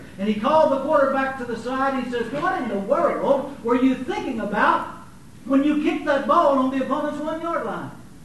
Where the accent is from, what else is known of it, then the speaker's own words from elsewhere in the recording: Arkansas, United States; I was raised, and I always say I was raised down in Arkansas